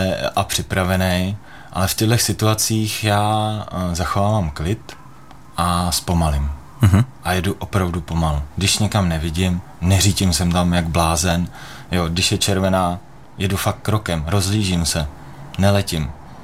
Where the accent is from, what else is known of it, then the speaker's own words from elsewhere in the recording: Týniště nad Orlicí, Hradec Králové Region, Czechia; Ne, pocházím z Týniště nad Orlicí.